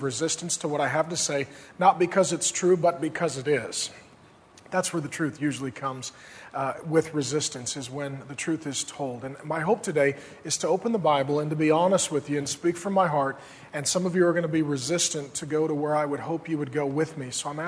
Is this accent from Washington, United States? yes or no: yes; Seattle, Washington, United States; I'm from Seattle, Washington, and I'll tell you a little bit about how I got to get connected with Northland